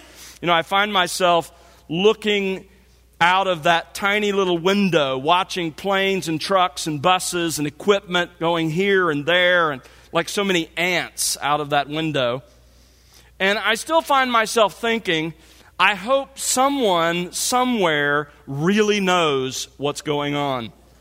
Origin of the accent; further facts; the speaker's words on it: Mobile, Alabama, United States; As you know, I grew up in Mobile, Alabama.